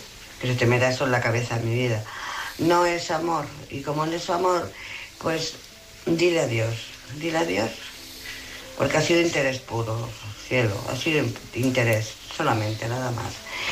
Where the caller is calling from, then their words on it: Barcelona, Catalonia, Spain; de Barcelona.